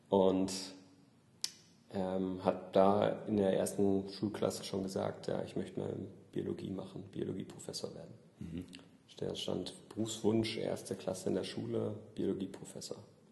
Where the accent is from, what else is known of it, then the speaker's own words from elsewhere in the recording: Germany; moved away as an adult; now in Vienna, Austria; Es war als klassischer Bildungsflüchtling mein Weg als Deutscher nach Österreich, nach Wien.